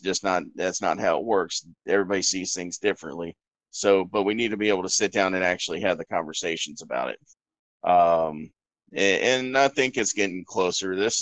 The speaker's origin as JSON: {"language": "English", "town": "Stone Mountain", "region": "Georgia", "country": "United States", "tie": "born or raised there", "said": "I grew up in Stone Mountain, Georgia. And I, you know, for the most part, grew up in an African American community."}